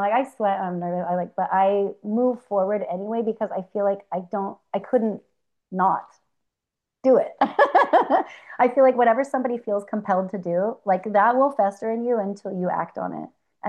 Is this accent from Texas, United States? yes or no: no; California, United States; You know, like I'm from California, so maybe a bear to me means California or something like that.